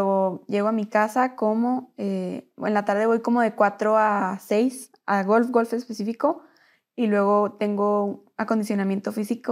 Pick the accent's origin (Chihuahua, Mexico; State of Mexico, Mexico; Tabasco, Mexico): Chihuahua, Mexico; De aquí, de Chihuahua, México.